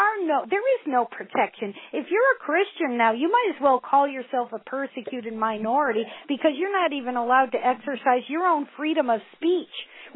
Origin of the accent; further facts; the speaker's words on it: Needham, Massachusetts, United States; moved away as an adult; now in Missouri, United States; I told you I moved to Missouri from Massachusetts, and my husband and I went back to the our old high school in Needham, Massachusetts, near Boston.